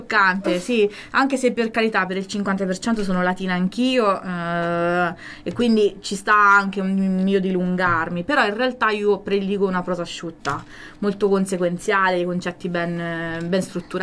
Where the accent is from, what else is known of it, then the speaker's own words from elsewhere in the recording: Canada; also born or lived in Costa Rica; now in Italy; Beh sì, perché quando sono venuta in Italia provenivo dal Canada.